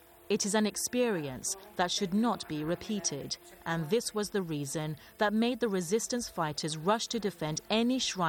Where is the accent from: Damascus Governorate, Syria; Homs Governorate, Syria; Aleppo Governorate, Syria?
Aleppo Governorate, Syria; Nubl; Today I was supposed to tell them the story of my 1.5 years of absence from my hometown. Years of siege, famine, and starvation. 4 years without gas and electricity during the bone-chilling cold of northern Syria.